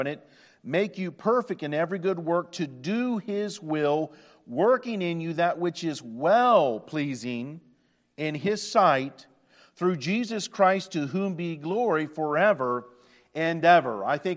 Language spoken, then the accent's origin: English; United States; born there; I thank God that I was born in America. I could have been born in many different other countries, but I was born here.